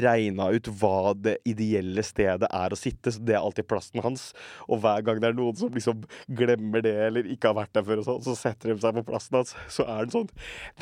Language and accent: Norwegian; Kløfta, Akershus, Norway; ikke bare har du liksom Kløfta, der jeg vokste opp, men du har også Jessheim, og du har liksom Eidsvoll og du Lillestrøm jo en del av liksom Nedre Romerike.